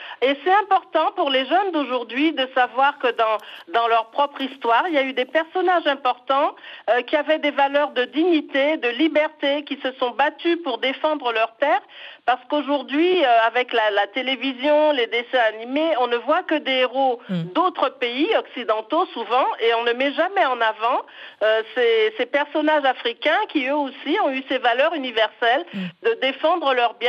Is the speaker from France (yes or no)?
no; Senegal; Dans mon enfance au Sénégal, on nous en a beaucoup parlé.